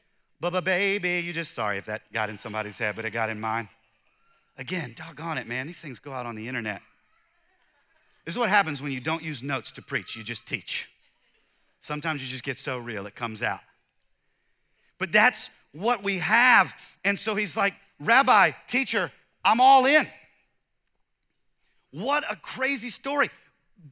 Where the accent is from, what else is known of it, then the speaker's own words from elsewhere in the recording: the South, United States; So my wife grew up in California, and I grew up in the South.